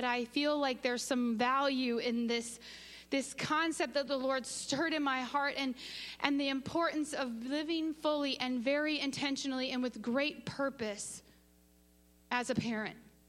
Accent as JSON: {"language": "English", "region": "Wisconsin", "country": "United States", "tie": "born or raised there", "said": "Even though I grew up in the Packer land and area, I did not grow up in a household that had any culture of football."}